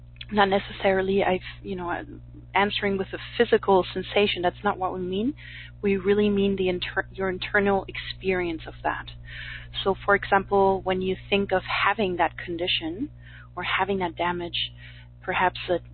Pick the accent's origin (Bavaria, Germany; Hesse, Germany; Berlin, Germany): Berlin, Germany; English is a second language; we have a question from Lily from Berlin in Germany, which is my hometown.